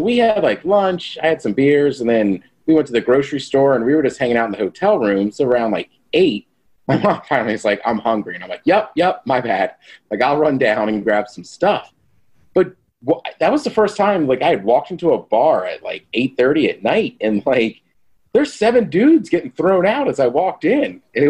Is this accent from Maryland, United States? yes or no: yes; College Park, Maryland, United States; I grew up in College Park